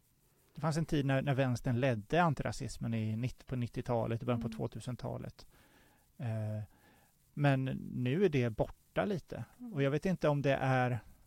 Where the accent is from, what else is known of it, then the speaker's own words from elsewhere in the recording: Västervik, Kalmar County, Sweden; now in Linköping, Sweden; i Västervik där jag växte upp och i Linköping där jag bor nu